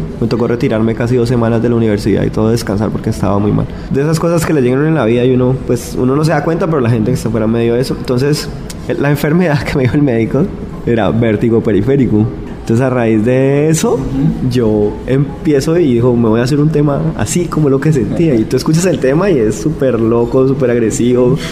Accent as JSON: {"language": "Spanish", "town": "Cali", "region": "Valle del Cauca", "country": "Colombia", "said": "Yo soy de Cali."}